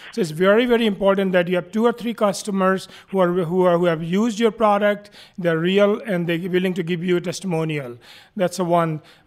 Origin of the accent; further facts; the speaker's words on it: Varanasi, Uttar Pradesh, India; moved away as an adult; now in United States; Very close to Varanasi, I have a village, and that's where I grew up. My father's a farmer